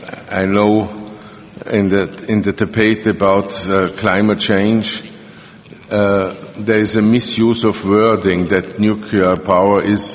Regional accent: Austria; Mr. Essel and I, we are both from Austria.

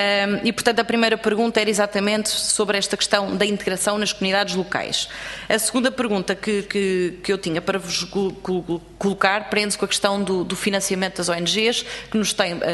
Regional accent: Marinha Grande, Leiria, Portugal; eu sou natural da Marinha Grande e no meu concelho esse tipo de situações não se coloca

